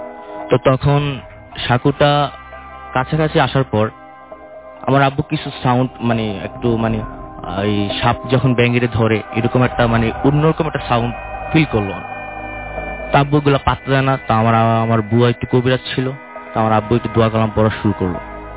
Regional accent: Chittagong, Chattogram Division, Bangladesh; also born or lived in Comilla; now in Dhaka, Bangladesh; আমার বাড়ি হচ্ছে কুমিল্লা, আমি বর্তমানে মহাখালীতে থাকি।

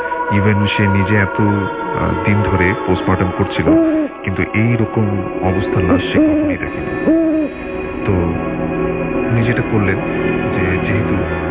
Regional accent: Dhaka, Dhaka Division, Bangladesh; পুরান ঢাকা থেকে এসেছি

